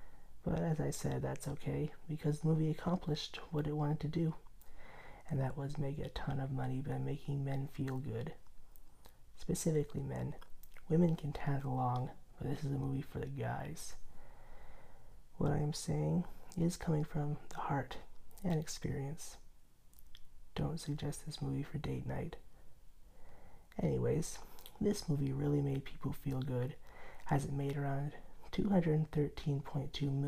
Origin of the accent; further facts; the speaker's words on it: United States; So, if we Americans are called barbaric by our fellows overseas, they're more right than wrong